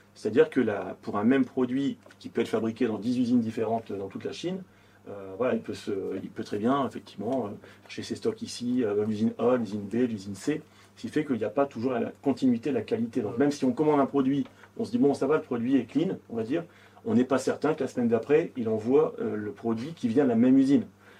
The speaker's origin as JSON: {"language": "French", "country": "France"}